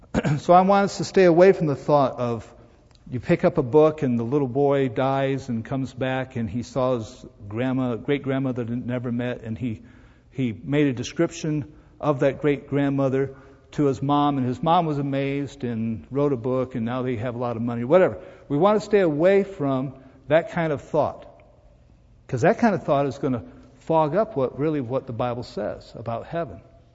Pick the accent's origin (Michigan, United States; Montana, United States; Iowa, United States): Iowa, United States; I'm from Iowa, and over by the Mississippi River, there's a big park that you can go